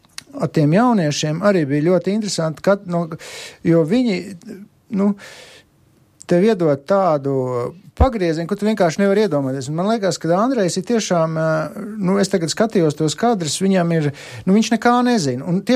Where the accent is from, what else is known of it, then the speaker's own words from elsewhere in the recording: Rūjiena, Valmiera Municipality, Latvia; now in Jaunciems, Latvia; es īstenībā nemaz, Marta, neesmu no jaunciem, es esmu no Rūjens, bet es tagad esmu pārcēlies uz to jaunciem.